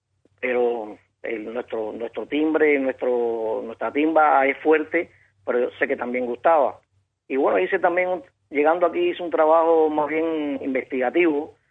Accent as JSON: {"language": "Spanish", "country": "Cuba", "said": "oye, yo soy cubano."}